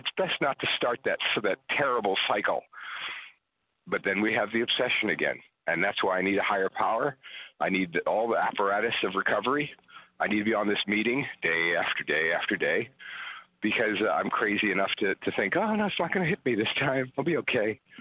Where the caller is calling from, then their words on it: California, United States; I'm from California.